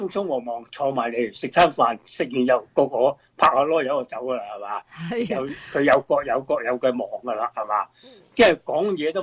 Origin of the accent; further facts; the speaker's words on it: China; 我哋作为一个中国人咧